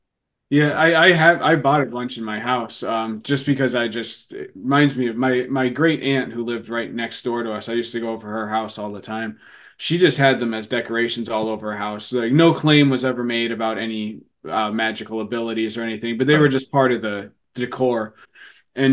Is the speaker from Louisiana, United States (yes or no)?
no; Pennsylvania, United States; I grew up in Pennsylvania, and I was used to seeing the circular, like we called them hex signs.